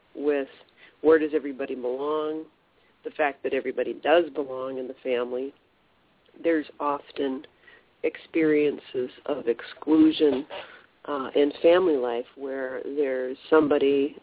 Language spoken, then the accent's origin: English; United States; For me, this is my home country, so it's the group conscience of the American soul is the one I'm most steeped in.